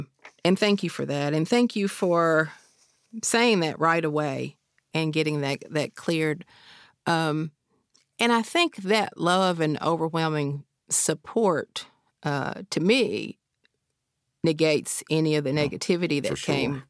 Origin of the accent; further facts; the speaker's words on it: Appalachia, United States; Like you said, we both identify as Appalachian.